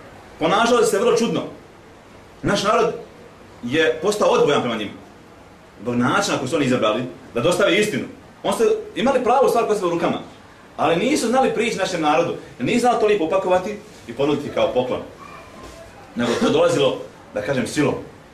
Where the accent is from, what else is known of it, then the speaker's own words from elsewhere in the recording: Bosnia & Herzegovina; Ko je kriv za stanje ovdje kod nas u Bosni? Šta mislite vi ko je kriv? Ko snosi odgovornost? Mi Bosanci ili neko drugi?